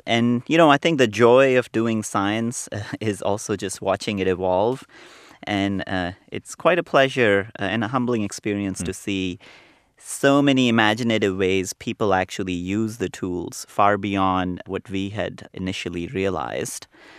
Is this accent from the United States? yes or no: no; India; I grew up in India.